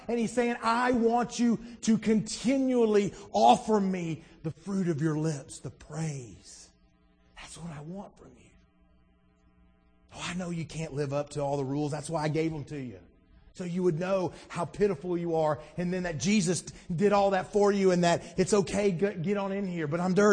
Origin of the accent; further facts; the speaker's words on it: Alabama, United States; I love those stories about growing up in Alabama, you know, in Pawpaw's farm in Alabama.